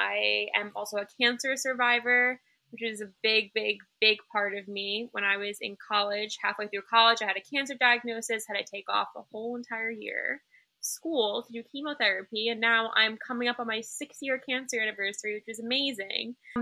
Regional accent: New York City, New York, United States; Yeah, I mean, a lot of people always ask me, like, wow, what was it like growing up in New York City?

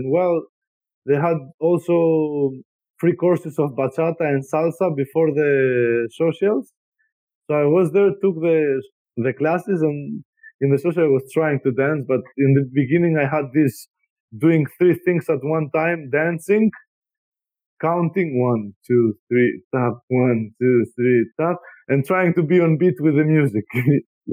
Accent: Greece; I come from an island from Greece where summer is summer. You know, it's 45 degrees. It's hot.

